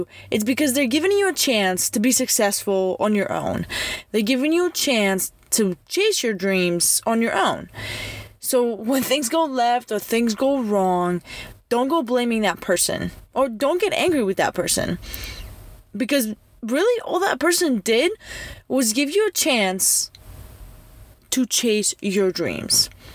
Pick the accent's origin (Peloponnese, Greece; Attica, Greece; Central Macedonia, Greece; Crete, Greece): Crete, Greece; I grew up, I was born and raised in Greece, and as a young girl in Greece